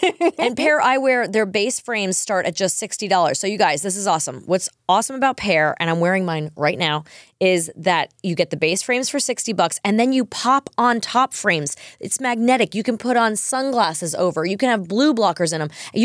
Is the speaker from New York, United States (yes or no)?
yes; Long Island, New York, United States; I'm from Long Island.